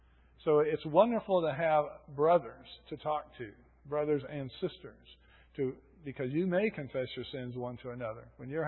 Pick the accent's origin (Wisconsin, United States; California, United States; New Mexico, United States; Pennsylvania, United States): New Mexico, United States; Silver City; I came from Silver City, New Mexico, to go to Vanderbilt.